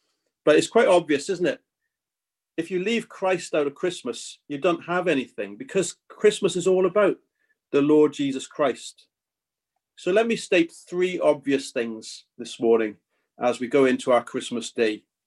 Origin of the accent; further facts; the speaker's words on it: United Kingdom; I don't know why we do that as British people.